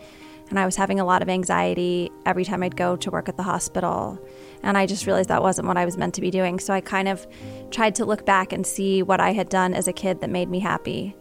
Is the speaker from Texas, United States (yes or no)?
yes; Texas, United States; And growing up in South Texas and hearing that kind of music, I was really influenced by that as a little girl.